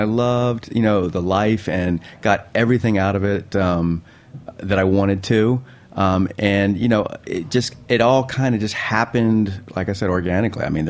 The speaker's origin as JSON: {"language": "English", "region": "Virginia", "country": "United States", "tie": "born or raised there", "also_born_or_lived": "Spain", "said": "like born in Spain and lived in lots of places and lots of states. And I guess if I had to call a home from a childhood perspective, I'd went to high school all 4 years in Virginia."}